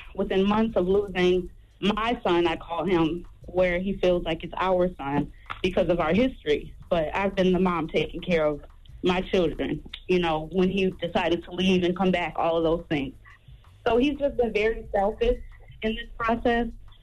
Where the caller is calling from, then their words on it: Minnesota, United States; I'm calling from Minnesota.